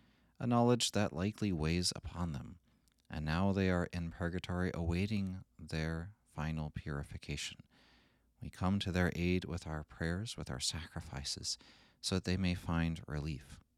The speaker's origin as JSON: {"language": "English", "region": "Texas", "country": "United States", "tie": "born or raised there", "said": "I remember when I heard that as a kid, growing up in Texas, where capital punishment still is permitted"}